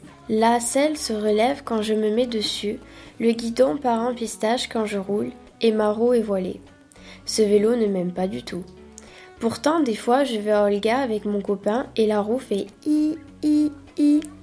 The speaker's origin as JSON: {"language": "French", "town": "Port-Saint-Louis-du-Rhône", "region": "Provence-Alpes-Côte d'Azur", "country": "France", "tie": "born or raised there", "also_born_or_lived": "Martigues", "said": "Je suis de Port-Saint-Louis. J'y habite avec mon père. Je suis née à Martigues, mais je me sens de Port-Saint-Louis."}